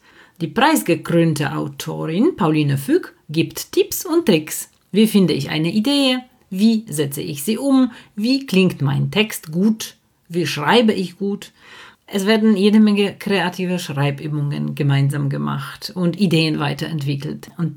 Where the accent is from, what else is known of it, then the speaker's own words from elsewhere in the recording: Poland; German is a second language; Ja, und ich komme aus Polen